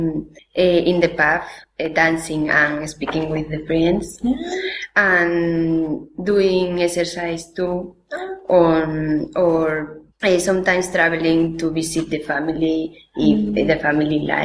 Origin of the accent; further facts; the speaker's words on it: Asturias, Spain; English is a second language; I'm from Asturias in Spain.